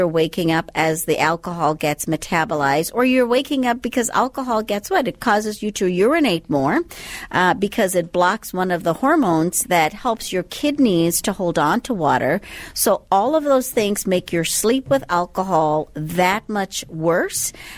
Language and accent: English; Andros, Bahamas; Well, I'm from the Bahamas. You can't quite tell by the accent right now, but originally from the Bahamas. So Andros is actually the largest island in the Bahamas, and I happen to be from that island.